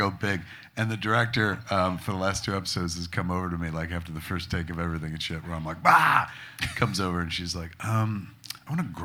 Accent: New Jersey, United States; And I bet you we could probably get … because we're from Jersey.

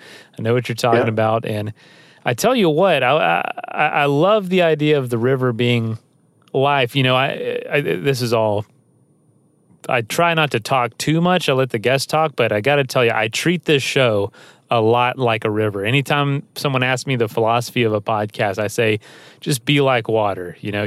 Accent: the South, United States; I'm from the South, and yeah, funny enough, I'm recording this in my truck right now

